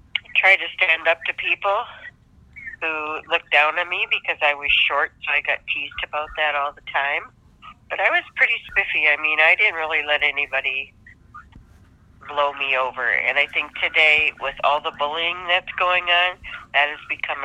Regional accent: Detroit, Michigan, United States; Well, I grew up in Detroit, which is a big city, and things were always hectic.

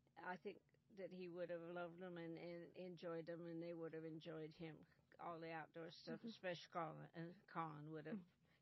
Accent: Grass Valley, California, United States; also born or lived in Nevada City, California; I was born in my grandmother and grandfather's house in Nevada City, but I grew up in Grass Valley, California, which is just 4 miles from Nevada City.

